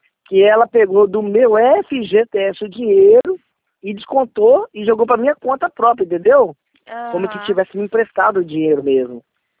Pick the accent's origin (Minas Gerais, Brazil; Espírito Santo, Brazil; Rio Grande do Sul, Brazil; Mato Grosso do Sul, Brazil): Espírito Santo, Brazil; Linhares; eu sou de Linhares, Espírito Santo.